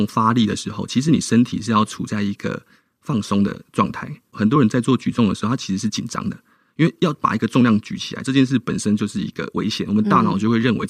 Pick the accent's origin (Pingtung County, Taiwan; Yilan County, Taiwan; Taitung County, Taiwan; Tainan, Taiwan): Tainan, Taiwan; 那我就决定了回到台南，好，回到我的故乡。